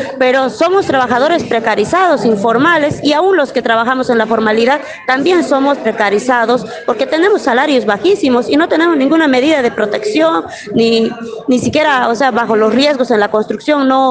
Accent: Bolivia; now in Argentina; yo soy inmigrante, soy boliviana

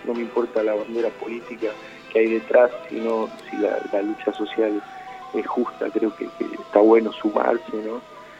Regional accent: Jujuy, Argentina; contar un poco lo que es mi tierra, mi provincia, su diversidad cultural, su música

